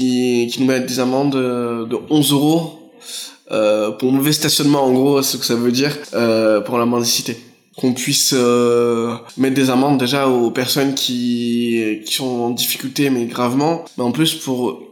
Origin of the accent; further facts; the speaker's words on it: Marseille, Provence-Alpes-Côte d'Azur, France; j'ai 21 ans, je viens de Marseille.